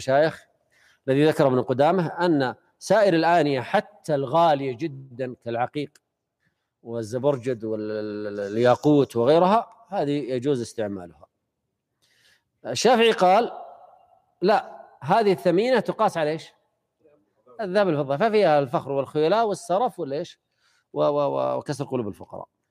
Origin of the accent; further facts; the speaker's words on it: Morocco; قلنا أنا من المغرب إيش قاعد أقول الملاعق والسكاكين